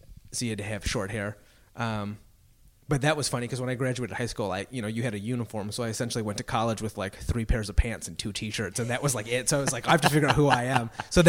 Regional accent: Midwest, United States; I'm from the Midwest, mm-hmm. So we say grammar school.

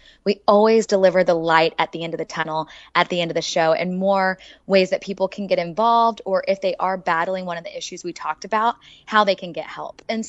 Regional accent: Oklahoma, United States; I said, "I'm from Oklahoma."

